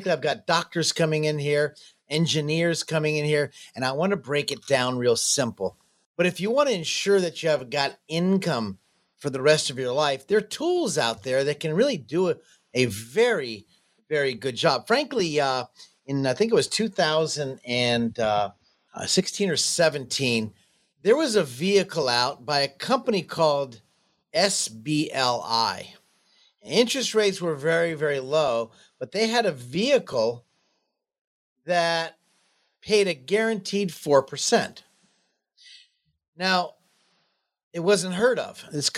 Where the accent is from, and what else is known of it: Jacksonville, Florida, United States